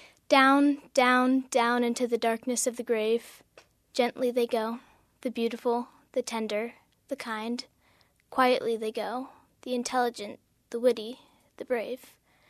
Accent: Port Alsworth, Alaska, United States; So, I am from Port Ellsworth, Alaska. It's a small village near Lake Clark. There's about 100 to 150 people there and one K-12 school.

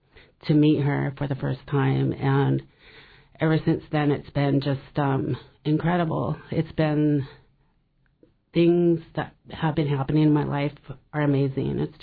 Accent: Hoonah, Alaska, United States; now in Juneau, United States; We're from Hoonah.

